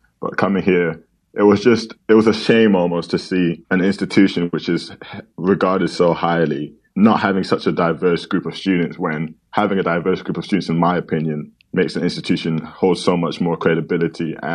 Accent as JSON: {"language": "English", "region": "Scotland", "country": "United Kingdom", "tie": "born or raised there", "said": "growing up in Scotland"}